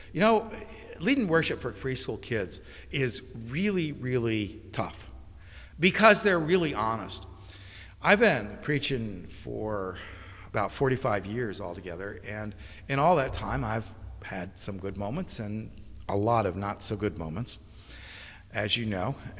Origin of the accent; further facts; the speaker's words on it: New Jersey, United States; it was a terrible disability growing up in New Jersey in the shadow of the great years of the New York Yankees